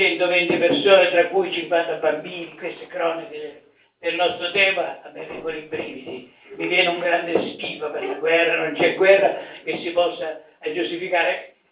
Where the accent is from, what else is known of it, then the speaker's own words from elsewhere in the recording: Sicily, Italy; born there; io non sono nato giornalista, sono nato in Sicilia, mio padre è morto quando avevo 5 anni